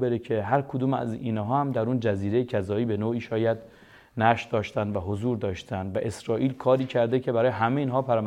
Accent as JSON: {"language": "Persian", "country": "Iran", "said": "ما چون ایرانی هستیم"}